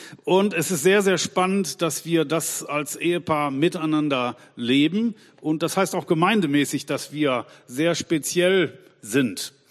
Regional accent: Germany; Und ich als Deutscher dachte, jetzt will ich aber wirklich mein deutsches Umfeld

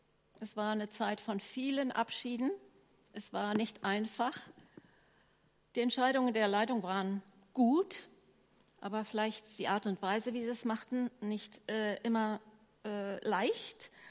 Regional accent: Paraguay; Paraguay ist mein Heimatland

